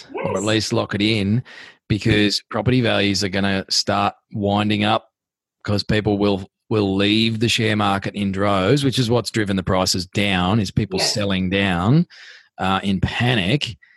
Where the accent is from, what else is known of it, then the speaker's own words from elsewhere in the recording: Australia; We are Australians. We're Australian made and owned. We're family businesses.